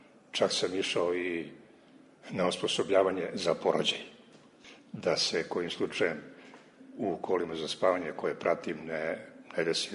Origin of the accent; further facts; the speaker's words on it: Serbia; A kod nas u Srbiji je sasvim normalno